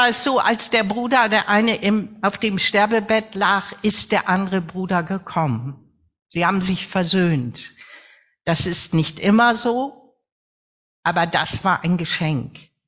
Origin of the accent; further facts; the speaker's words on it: Northern Germany, Germany; sind wir empört, zumindest als Norddeutsche natürlich